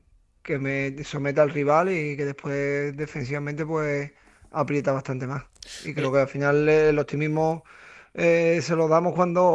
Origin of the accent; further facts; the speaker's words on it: Seville, Andalusia, Spain; moved away; Yo salí de Andalucía, de Sevilla